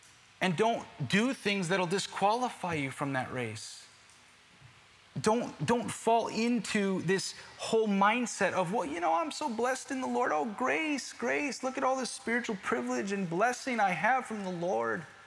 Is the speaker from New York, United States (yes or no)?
yes; New York, United States; You know, I'm from New York, okay? We're like the kings and queens of murmur, okay?